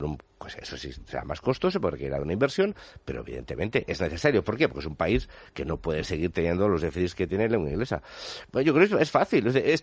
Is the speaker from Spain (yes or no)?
yes; Catalonia, Spain; Y lo empezamos a hacer como catalanes, o lo hacemos con el resto de compatriotas